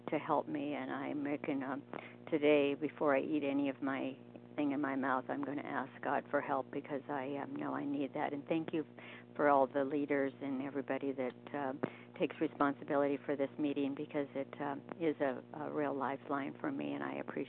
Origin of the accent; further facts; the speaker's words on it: Oregon, United States; from Oregon